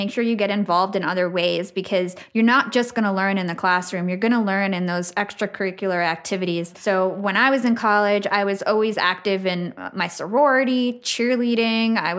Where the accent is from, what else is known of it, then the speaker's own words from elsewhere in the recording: Watchung, New Jersey, United States; So I grew up in Watchung, New Jersey. I'm a Jersey girl.